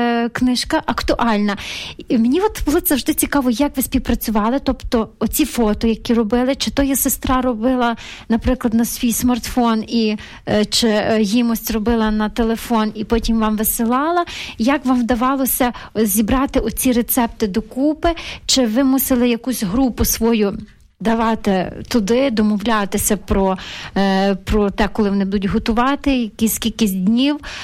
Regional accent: Ternopil, Ternopil Oblast, Ukraine; як я з Тернополя

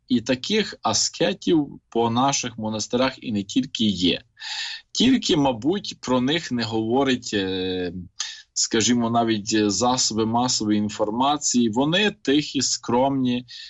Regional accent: Dora, Ivano-Frankivsk Oblast, Ukraine; я сам походжу родом з Дори

